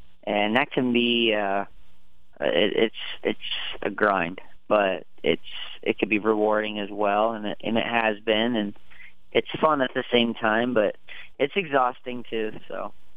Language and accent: English; California, United States; I grew up in the Bay Area, just on the backside of Bay Meadows and Golden Gate Fields.